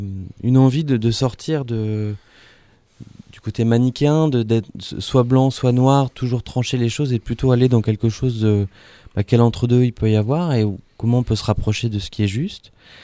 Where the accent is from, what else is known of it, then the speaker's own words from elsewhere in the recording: Lille, Hauts-de-France, France; Alors moi, je suis originaire de Lille, donc je suis arrivé il y a un an et demi